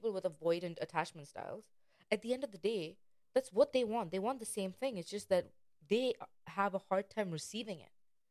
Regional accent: India; I'm Indian. We know what the big fat Indian wedding is. I grew up wanting these things.

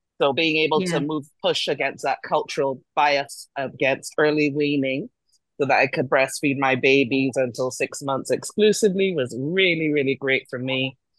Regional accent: Barbados; now in United States; I'm not actually from the US, I'm from Barbados in the Caribbean.

